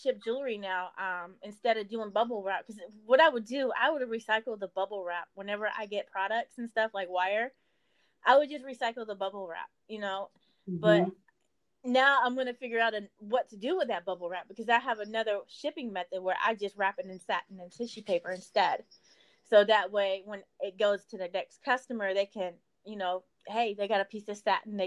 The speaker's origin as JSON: {"language": "English", "town": "Shreveport", "region": "Louisiana", "country": "United States", "said": "I'm from Shreveport, so that's"}